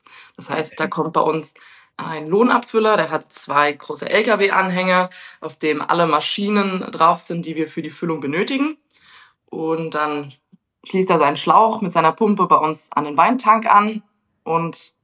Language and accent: German; Guntersblum, Rhineland-Palatinate, Germany; Also genau, ich komme aus Guntersblum. Das liegt in dem größten Weinanbaugebiet Deutschlands und zwar mitten in Rheinhessen.